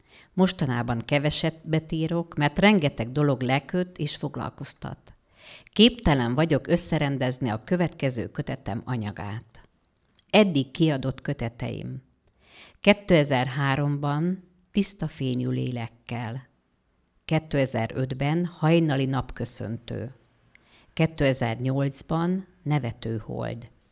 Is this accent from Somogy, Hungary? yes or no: yes; Zamárdi, Somogy, Hungary; born there; Zamárdiban születtem 1952. január 1-én. A Balaton mellett Zamárdiban élek. 2009. októberétől nyugdíjas vagyok.